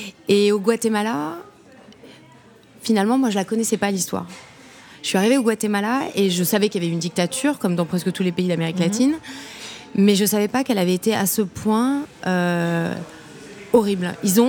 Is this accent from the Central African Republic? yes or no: no; Auffargis, Île-de-France, France; J'ai grandi à Auffargis, dans un petit village en Yvelines. Et j'allais au collège aux essarts le roi.